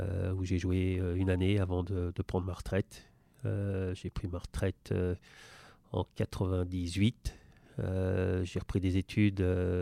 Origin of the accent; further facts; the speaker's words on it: France; also born or lived in Benin; Je suis né au Bénin en 63, donc j'ai 57 ans, 58. Mais j'ai quitté le Bénin à l'âge de 2 ans. J'ai grandi en France. Et je suis retourné au Bénin pour jouer pour l'équipe nationale à l'âge de 33 ans.